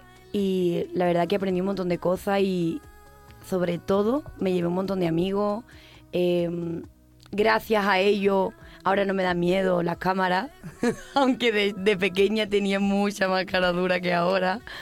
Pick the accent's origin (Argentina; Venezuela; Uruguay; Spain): Spain; Sanlúcar de Barrameda, Andalusia; De Sanlúcar de Barrameda, Cádiz.